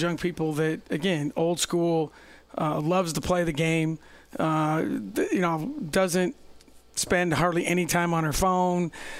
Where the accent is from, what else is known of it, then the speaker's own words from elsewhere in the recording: Davenport, Iowa, United States; born there; now in Ames, United States; I tell people I was born in Davenport. My wife was born in Ruthven, Iowa, but Ames is home to us.